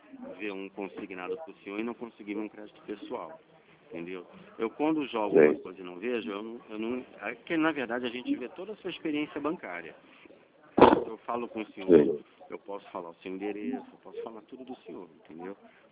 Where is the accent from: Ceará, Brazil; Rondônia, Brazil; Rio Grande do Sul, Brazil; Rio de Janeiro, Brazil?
Rio de Janeiro, Brazil; No caso, eu sou daqui do Rio de Janeiro.